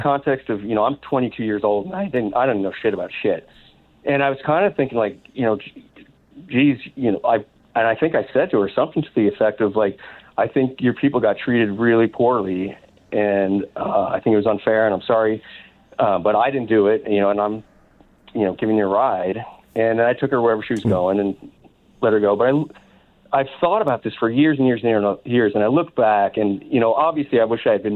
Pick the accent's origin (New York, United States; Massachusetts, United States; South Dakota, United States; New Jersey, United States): New York, United States; I grew up on Long Island. I grew up, very white, middle class, not a lot of experience or understanding of different racial issu